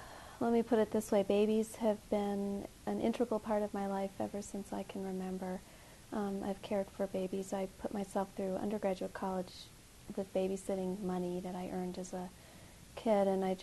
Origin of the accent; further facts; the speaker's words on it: Chicago, Illinois, United States; born there; I was born in Chicago, Illinois.